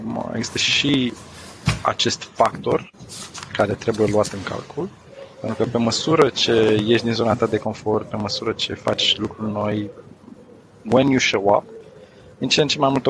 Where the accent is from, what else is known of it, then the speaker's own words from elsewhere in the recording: Bucharest, Romania; born there; M-am născut în București, într-o familie de ingineri.